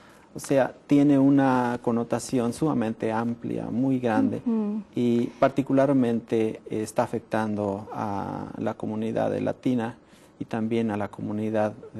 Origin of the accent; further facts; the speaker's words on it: Durango, Mexico; born there; yo no soy de ciudad. Yo nací en una pequeña villa allá en México, en el estado de Durango.